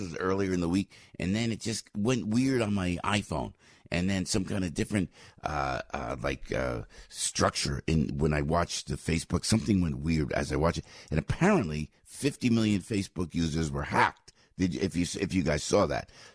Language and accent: English; Passaic, New Jersey, United States; born there; I was born in Passaic, just saying.